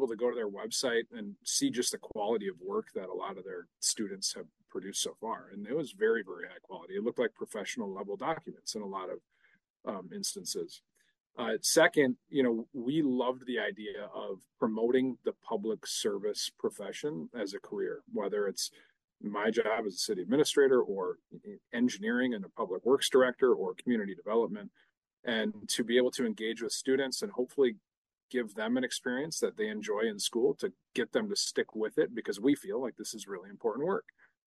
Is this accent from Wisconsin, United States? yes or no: yes; Waupaca, Wisconsin, United States; I actually was born and raised in Waupaca.